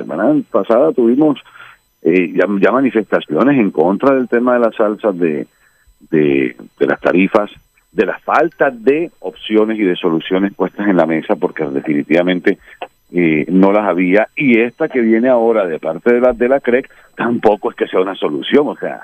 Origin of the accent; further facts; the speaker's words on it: Barranquilla, Atlántico, Colombia; como barranquillero que soy, caribeño también